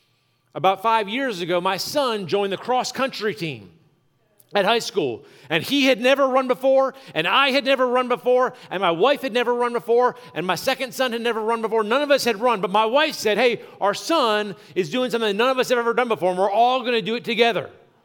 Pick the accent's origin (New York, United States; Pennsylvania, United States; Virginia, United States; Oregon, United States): Virginia, United States; Newport News; born there; If I look at from when I was born in Newport News, Virginia, son of a naval officer